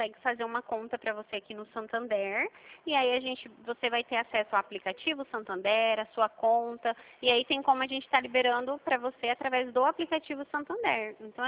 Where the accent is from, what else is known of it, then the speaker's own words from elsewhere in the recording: São Paulo, Brazil; eu não sou do Rio, eu sou de São Paulo.